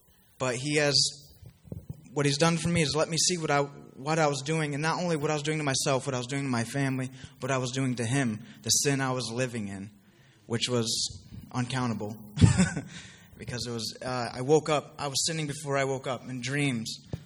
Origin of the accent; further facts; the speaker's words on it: United States; As I said, I am a Tioga County native. The basic story for, as you all know, growing up in Tioga County, had a great family, still have a great family.